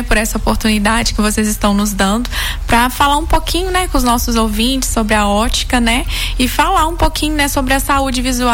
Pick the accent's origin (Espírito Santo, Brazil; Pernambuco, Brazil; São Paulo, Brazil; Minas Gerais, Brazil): Minas Gerais, Brazil; Sete Lagoas; now in Paraopeba, Brazil; Eu sou natural de Sete Lagoas, sempre vivi em Sete Lagoas, uhum. Estou há 2 anos morando em Paraopeba e gostando bastante.